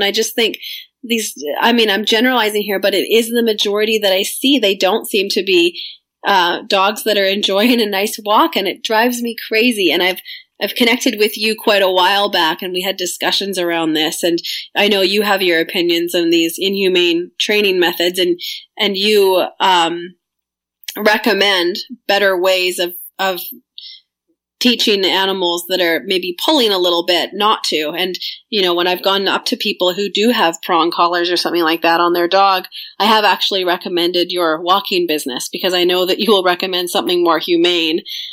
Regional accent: Victoria, British Columbia, Canada; also born or lived in Whistler; now in Vancouver, Canada; I'm from small towns. I came from Victoria, and then I lived in Whistler. And when I moved to Vancouver

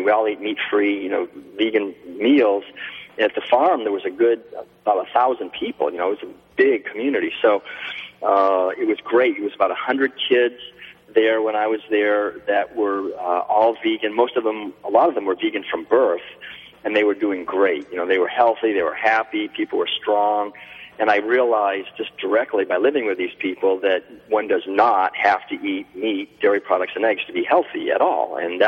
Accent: New England, United States; growing up I grew up in New England, actually, in the 1950s and early 60s.

